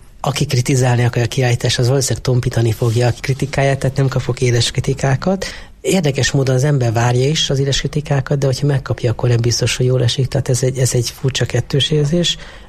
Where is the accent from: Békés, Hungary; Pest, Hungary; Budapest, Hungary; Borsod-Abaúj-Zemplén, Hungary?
Borsod-Abaúj-Zemplén, Hungary; Alsózsolca; born there; Szülővárosomban, nem tudom, hogy először vagy másodszor, mert amikor az első kiállításom volt, akkor lehet, hogy még Zsolca falu volt